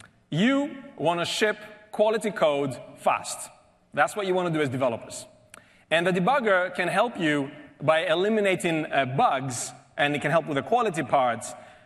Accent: Greece; moved away as an adult; also born or lived in United Kingdom; now in Seattle, United States; Originally, I come from Greece. In Europe, and when I was around 20 years old, I moved to the UK, where I spent around 15 years

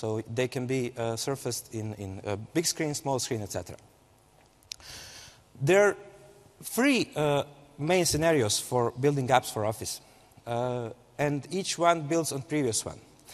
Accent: Bosnia & Herzegovina; I'm from Bosnia

